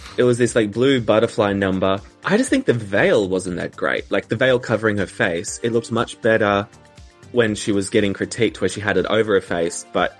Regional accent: Australia; Because for me, as an Australian watching this, I am getting so sick and tired of being told to vote.

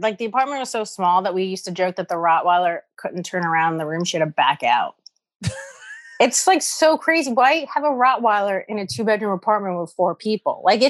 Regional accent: New York City, New York, United States; I grew up in Morris Park.

